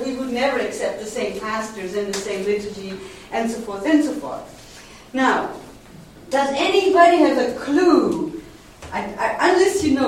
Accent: Netherlands; English is a second language; also born or lived in Indonesia / Egypt; because I'm from the Netherlands.

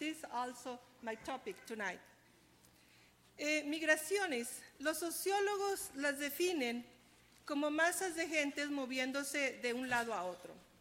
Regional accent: Mexico; yo no soy de Guatemala, yo soy de México. I told them, I don't, because I am not from Guatemala, I am from Mexico.

